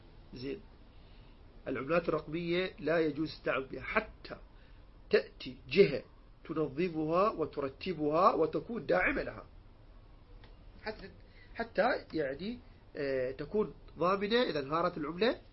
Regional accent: Iraq; accent: Iraqi

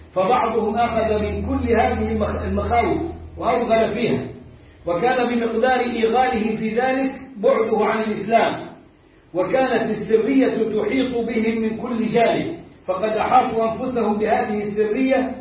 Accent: Egypt; ولهم حي عندنا في مصر

